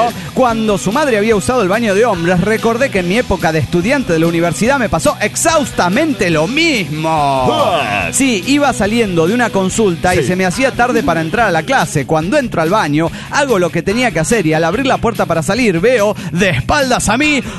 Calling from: San Luis, Argentina; de San Luis, Argentina.

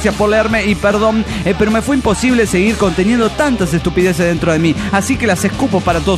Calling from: Mexico City, Mexico; del DF mexicano

